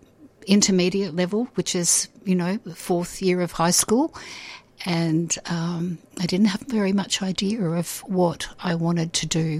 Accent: Frankston, Victoria, Australia; Well, I grew up in Frankston. I was born in Frankston. I went to the local primary school, and I also went to the local high school, Frankston High School. I worked my first jobs in Frankston.

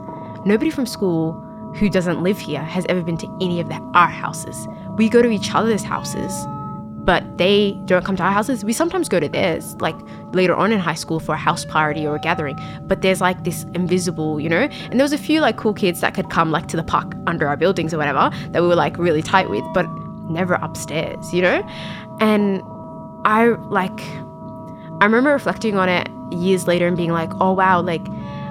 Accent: South Africa; I grew up in the Carlton flats.

